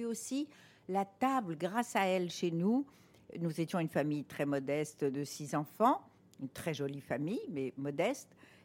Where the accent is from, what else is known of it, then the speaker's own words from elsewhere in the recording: Morocco; Moi, je suis marocaine